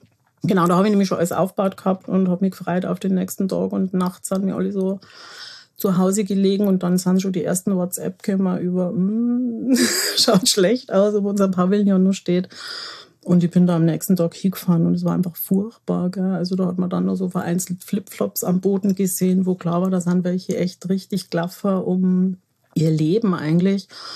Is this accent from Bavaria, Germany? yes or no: yes; Rosenheim, Bavaria, Germany; Ich bin direkt in Rosenheim aufgewachsen. So mein Kindergartenweg war über die Loretto-Wiese. Grundschule war so das jetzige Karlscheuer.